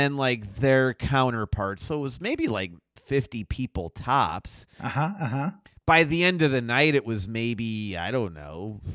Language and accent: English; Chicago, Illinois, United States; accent: Chicago; So they caught me twice with my Chicago accent, you know